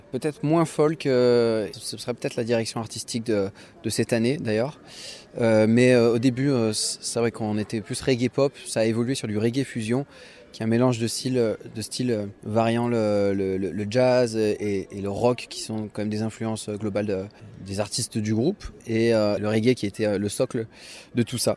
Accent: Roanne, Auvergne-Rhône-Alpes, France; now in Saint-Étienne, France; Alors, on est originaire de la ville de Roanne, mais avec le temps, on s'est un peu dispatchés tous. Moi, je me suis installé récemment sur Saint-Étienne.

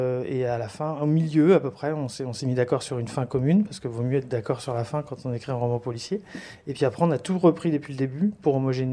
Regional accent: Compiègne, Hauts-de-France, France; now in Troyes, France; j'ai 49 ans, je suis né à Compiègne et j'ai fait toute ma première partie de scolarité à la Croix-Saint-Ouen et à Compiègne. Et depuis quelques années maintenant, après des études à Reims, j'habite à Troyes

